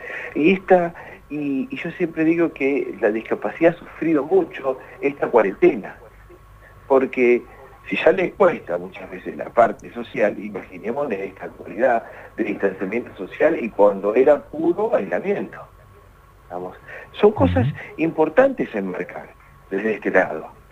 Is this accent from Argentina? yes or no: yes; Argentina; queremos el abrazo, más siendo argentinos